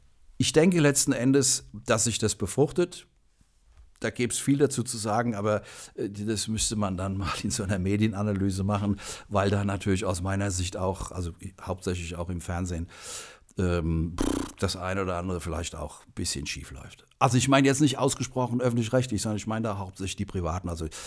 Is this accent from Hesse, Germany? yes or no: yes; Frankfurt, Hesse, Germany; ich bin Frankfurter Bub